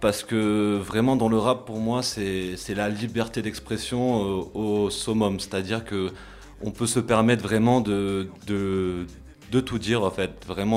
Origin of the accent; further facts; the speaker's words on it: Bordeaux, Nouvelle-Aquitaine, France; Donc, moi, je viens de Bordeaux et donc j'ai beaucoup de famille aussi dans la région.